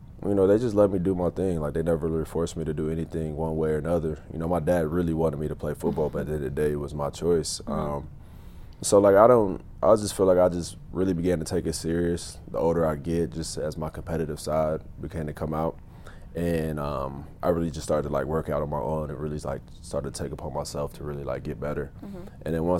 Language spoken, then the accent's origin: English; Tennessee, United States; also born or lived in Indiana; I grew up in Tennessee. That's when I started. And then when I moved to Indiana, I just kind of just – basketball got mixed in as well.